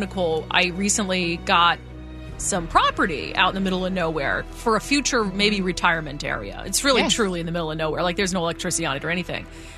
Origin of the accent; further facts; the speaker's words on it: Midwest, United States; now in Seattle, United States; I'm from the Midwest. I thought, well, none of these Seattleites, Seattle men are going to do the trick for me.